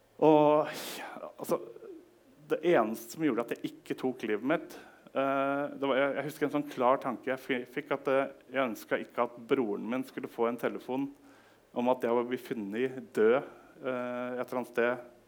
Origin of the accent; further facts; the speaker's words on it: Skreia, Innlandet, Norway; Så jeg vokste opp på Toten, nærmere bestemt Skreia, halvveis Snertingdøl.